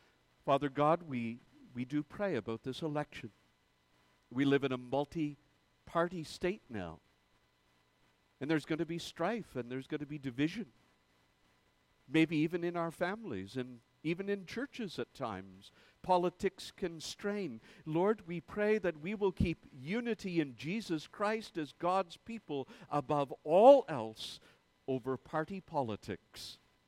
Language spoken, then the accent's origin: English; Ontario, Canada; born there; I was born in Bruce County, so it's okay.